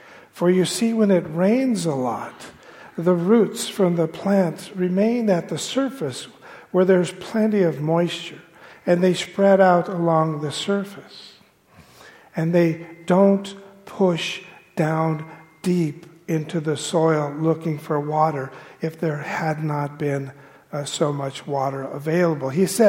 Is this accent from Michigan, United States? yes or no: no; Santa Paula, California, United States; I grew up in Southern California, city of Santa Paula. And Santa Paula is a community where they grow lemons, oranges, avocados.